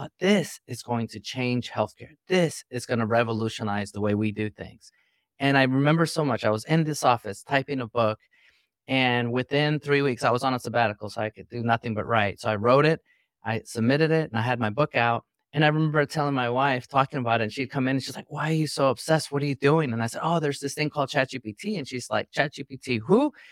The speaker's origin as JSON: {"language": "English", "town": "New York City", "region": "New York", "country": "United States", "tie": "born or raised there", "said": "To give you a quick background, I come from New York City, real humble beginning, grew up in poverty"}